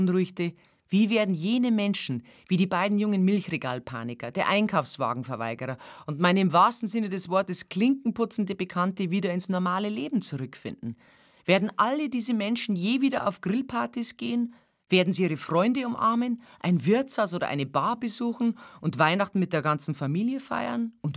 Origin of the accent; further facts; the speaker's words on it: Bavaria, Germany; Beerdigungen, die bei uns in Bayern traditionell in einem Leichenmahl beim ortsansässigen Wirt mit bis zu 100 Personen gipfeln